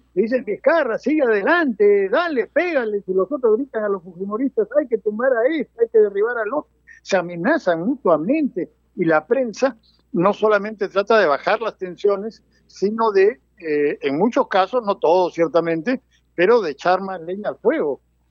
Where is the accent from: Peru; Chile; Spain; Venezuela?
Peru; los únicos perjudicados finalmente somos los peruanos.